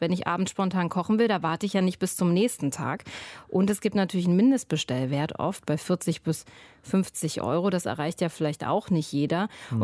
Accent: Brandenburg, Germany; now in Cologne, Germany; mein Heimatdorf Brandenburg-Potsdam-Mittelmark

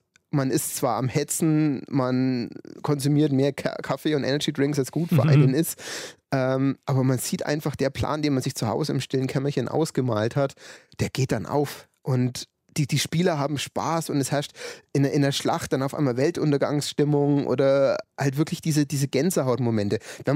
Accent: Hof, Bavaria, Germany; Ja, das ist in Oberfranken, da wo ich herkomme, aus dem Hoferraum.

